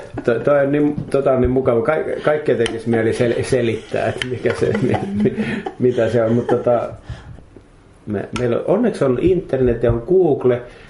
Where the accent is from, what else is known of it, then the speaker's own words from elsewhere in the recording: Kainuu, Finland; mähän olen Kainuusta kotoisin, ja siellähän niin, syötyy sitä talkkunapuuroa.